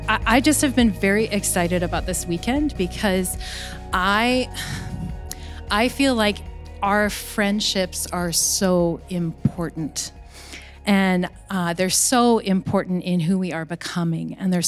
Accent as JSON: {"language": "English", "region": "Washington", "country": "United States", "tie": "born or raised there", "moved": "as an adult", "lives_now": "Vancouver, Canada", "said": "I grew up in Washington State, and I actually moved up here to Vancouver in 2003 to go to Regent College. And I moved up here to the foreign country of Canada with one friend."}